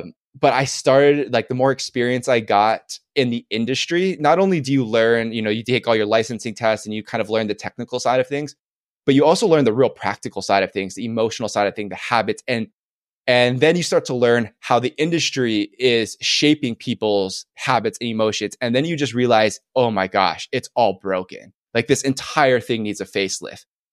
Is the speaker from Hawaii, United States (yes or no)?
yes; Kaneohe, Hawaii, United States; I grew up in Kaneohe, Kahalu on Oahu, which is like a little bit more rural country.